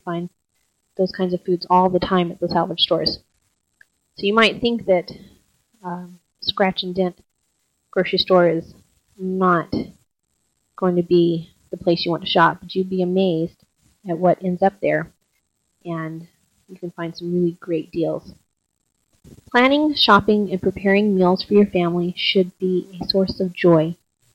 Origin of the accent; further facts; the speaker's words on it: the South, United States; Growing up in the South, we ate a lot of turnip greens.